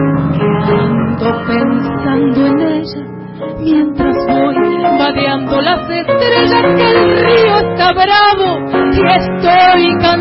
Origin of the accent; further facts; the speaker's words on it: Córdoba, Argentina; en mi querida casa de la provincia de Córdoba, de ahí de donde soy yo.